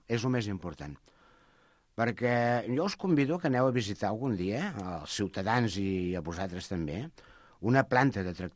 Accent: Montcada, Catalonia, Spain; jo sóc de Montcada

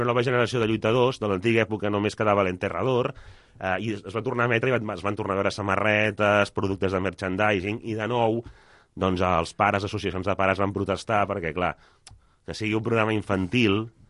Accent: Girona, Catalonia, Spain; jo com a gironí

